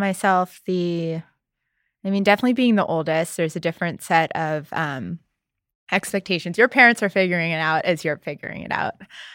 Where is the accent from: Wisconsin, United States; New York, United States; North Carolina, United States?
New York, United States; New York City; And I grew up in New York City, yeah. So great at hailing cabs, can't drive.